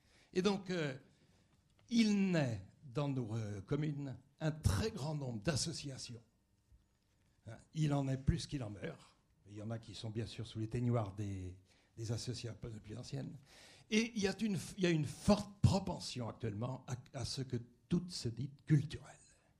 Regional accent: Angoulême, Nouvelle-Aquitaine, France; born there; moi je suis né à Angoulême

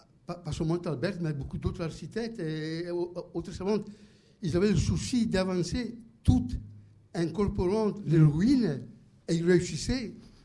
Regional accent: Italy; French is a second language; alors là, je suis italien et ça me rend très triste

